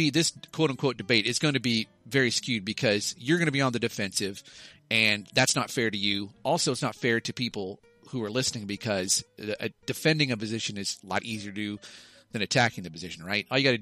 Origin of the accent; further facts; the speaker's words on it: Midwest, United States; accent: Midwestern; now in Seattle, United States; I'm starting to slip into my Midwestern accent. Here, that I was born with, and here in Seattle, Texas, we try real hard.